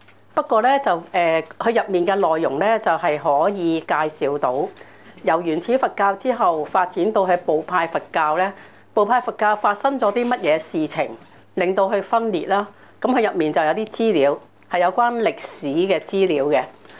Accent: China; 我哋中國人

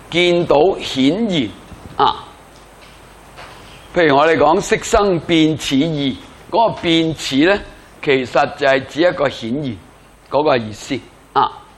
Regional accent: China; 你看到在印度人里面，在那个认知来到讲呢，跟我们中国人的表达呢，可能会有少少不同。

